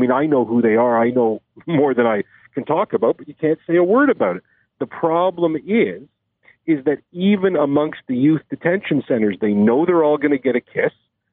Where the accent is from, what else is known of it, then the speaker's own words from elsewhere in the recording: Canada; I'm a Canadian citizen.